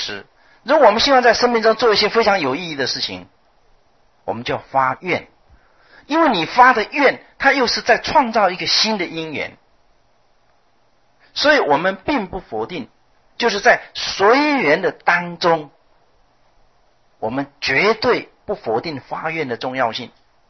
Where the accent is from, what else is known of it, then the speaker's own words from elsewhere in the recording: China; 这个四句话用我们中国人最常讲的话来讲